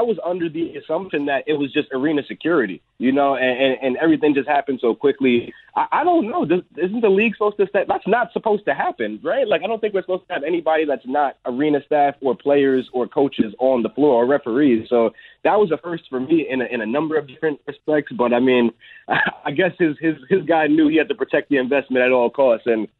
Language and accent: English; Brooklyn, New York, United States; it's the Brooklyn Nets. Put some respect on my hometown.